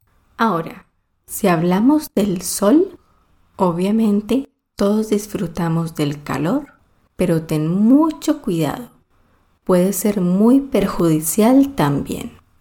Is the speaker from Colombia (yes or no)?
yes; Colombia; Si estás espacialmente ubicado en Colombia, voy a lanzarte esta pregunta. ¿Qué país, inmenso en extensión selvática y fronterizo con mi país, tiene una de las mejores playas?